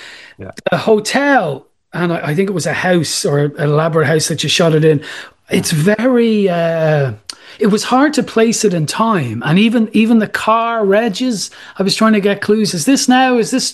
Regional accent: Blanchardstown, County Dublin, Ireland; certainly in the one I grew up beside in Blanchardstown

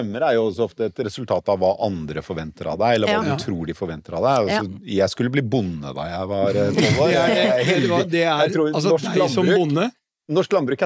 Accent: Oslo, Norway; Jeg vokste opp i Oslo, på Skøyen

